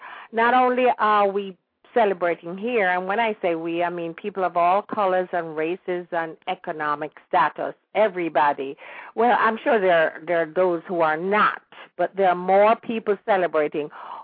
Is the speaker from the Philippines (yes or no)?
no; Jamaica; now in United States; Because things are so different now than when we grew up in Jamaica, when we did not have television and we didn't have the medium of communication like you do now.